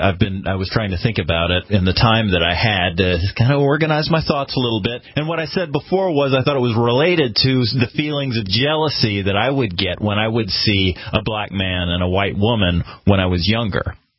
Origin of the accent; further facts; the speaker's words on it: North Carolina, United States; I am from North Carolina. I don't think North Carolina is especially racist.